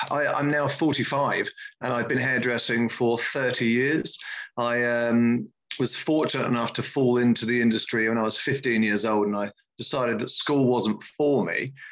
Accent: England, United Kingdom; now in Norway; I'm from England, yes, just outside London.

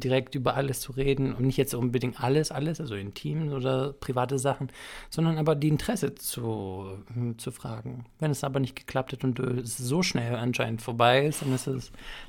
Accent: Samos, North Aegean, Greece; German is a second language; now in Berlin, Germany; Mein erstes Konzert war auf Samos, von der Insel, wo ich herkomme. Und dort habe ich dann

